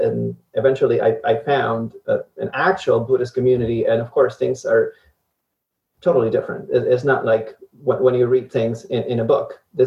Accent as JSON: {"language": "English", "country": "Argentina", "said": "I am originally from Argentina, which, as it is true for most people, I grew up in the Catholic Church, you know, many, many years of Catholic education"}